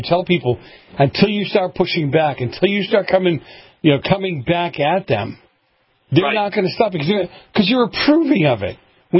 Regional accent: Boston, Massachusetts, United States; Well, listen, I'm an Italian from Boston. I'm not backing up from anything.

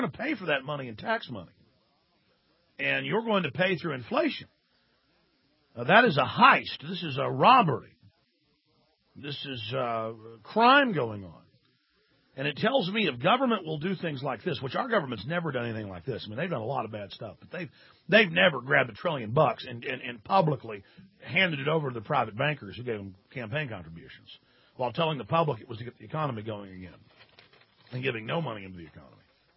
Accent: Rockwall, Texas, United States; I grew up in Rockwall, Texas, knowing the police dealt the drugs

